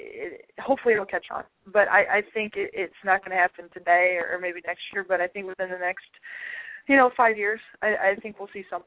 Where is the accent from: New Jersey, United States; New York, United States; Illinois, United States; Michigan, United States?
Illinois, United States; Chicago; I grew up in Chicago during the time when the Bulls were winning their 6 championships